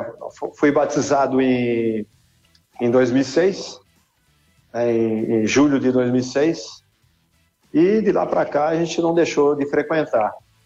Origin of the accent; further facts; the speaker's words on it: Santana de Parnaíba, São Paulo, Brazil; born there; Eu, por coincidência … nasci em Santana de Parnaíba, né? Minha família é de Santana de Parnaíba